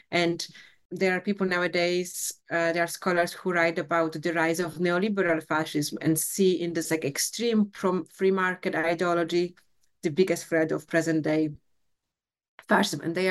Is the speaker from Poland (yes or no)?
yes; Poland; English is a second language; the woman that I asked immediately heard my accent and asked, where you come from? I said, from Poland.